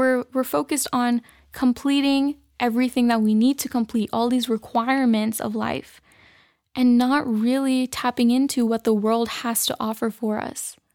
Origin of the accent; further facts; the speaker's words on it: United States; I'm your takeover host for today … I'm a 19-year-old female. I'm a Pakistani-American, and currently college is hard.